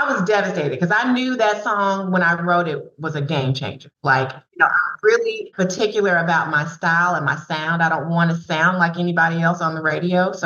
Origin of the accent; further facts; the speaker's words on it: Birmingham, Alabama, United States; but I'm from Birmingham, as you know, and the nickname of Birmingham is the Magic City.